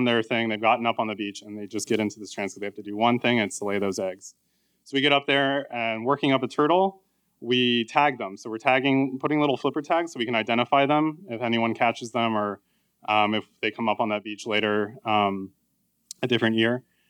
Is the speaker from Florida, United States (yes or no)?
yes; Jupiter, Florida, United States; So it's the summer after my undergrad, and I'm back in my hometown of Jupiter, Florida.